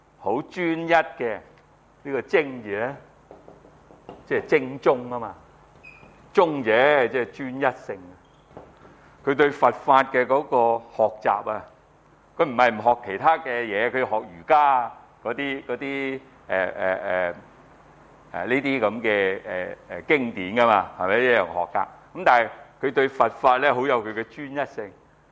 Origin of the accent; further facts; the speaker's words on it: China; 咁所以咧我哋學佛嘅人咧，尤其是我哋中國人啊。